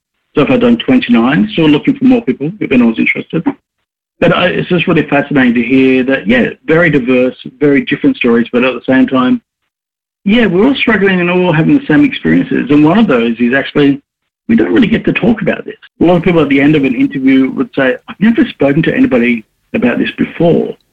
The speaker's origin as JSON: {"language": "English", "town": "Newcastle", "region": "New South Wales", "country": "Australia", "tie": "born or raised there", "said": "I grew up in Newcastle"}